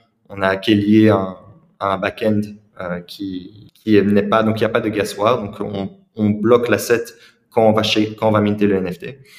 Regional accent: Belgium; Donc je suis belge à la base, mais il y a plein de Français.

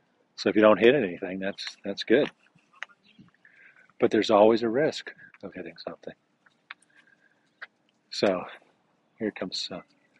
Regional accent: Chicago, Illinois, United States; born there; moved away as an adult; also born or lived in Berlin, Germany; I'm American. U.S., born in Chicago, but I lived 5 years in Berlin, Germany.

